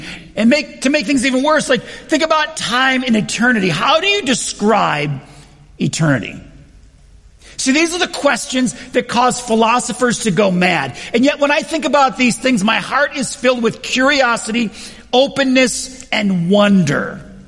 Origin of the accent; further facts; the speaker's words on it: New York, United States; Now, I grew up in Western New York. I grew up like in a place where there's a lot of people.